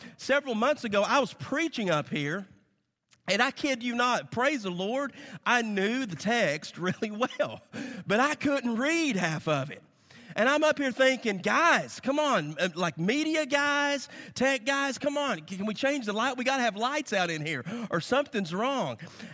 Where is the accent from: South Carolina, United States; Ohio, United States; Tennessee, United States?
Tennessee, United States; It's because, if you're new here, I'm from East Tennessee, so I still cheer for my Vols, whether they win or whether they lose.